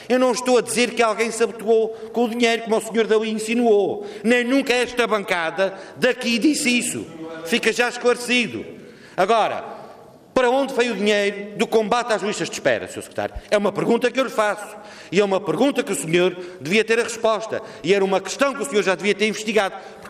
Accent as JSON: {"language": "Portuguese", "region": "Azores", "country": "Portugal", "said": "O que me envergonha, como açoriano"}